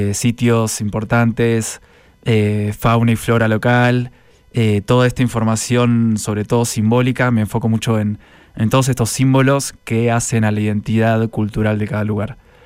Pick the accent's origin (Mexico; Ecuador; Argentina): Argentina; Buenos Aires; Yo soy de Buenos Aires y ahí, bueno, no, nunca nieva